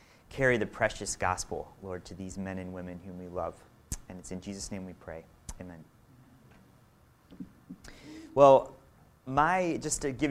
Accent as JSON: {"language": "English", "town": "Cleveland", "region": "Ohio", "country": "United States", "said": "I'm from Cleveland."}